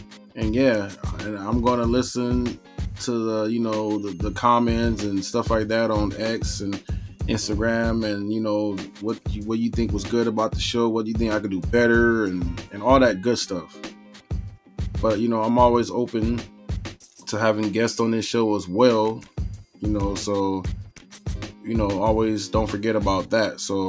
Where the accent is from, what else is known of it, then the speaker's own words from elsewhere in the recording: Long Beach, California, United States; I came from Long Beach and just grew up, you know, in the hood and stuff like that, and love basketball and love video games.